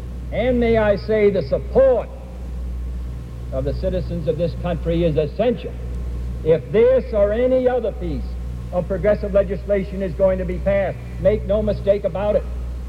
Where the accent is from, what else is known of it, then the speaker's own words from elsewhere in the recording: Boston, Massachusetts, United States; I come from Boston, Massachusetts, near Faneuil Hall, where for a whole period of years, meetings were held by interested citizens in order to lay the groundwork for American independence.